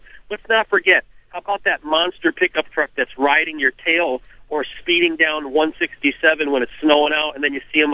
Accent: Massachusetts, United States; moved away as an adult; now in Washington, United States; I don't think I still have my accent anymore, but I am from Massachusetts

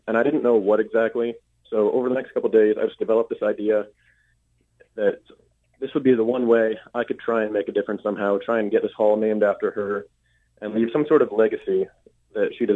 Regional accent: Kent, Washington, United States; I grew up in Kent, you know, south of Seattle.

